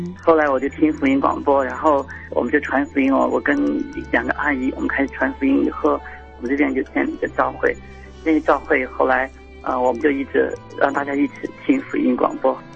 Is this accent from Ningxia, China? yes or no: yes; Ningxia, China; 哎，我是宁夏的。好多年前我就开始听这个